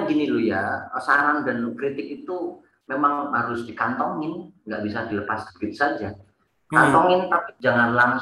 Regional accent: Surakarta, Central Java, Indonesia; accent: Javanese; Padahal saya anak Solo, anak Jawa.

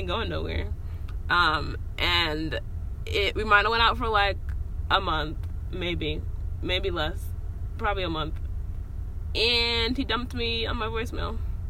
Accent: Atlanta, Georgia, United States; I was like, oh, I'm from Atlanta too.

